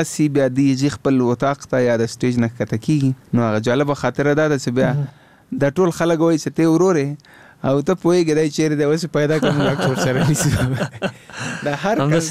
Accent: Afghanistan; نه زه افغان یم، خو هندي ژبه ما زده کړې

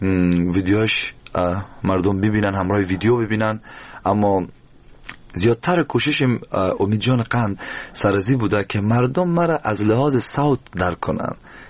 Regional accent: Afghanistan; now in Germany; بعد از دو سال دقیقا در آلمان زندگی میکنم و کمی راستی وقتی که از افغانستان بر اومدم از دوستان دور شدم.

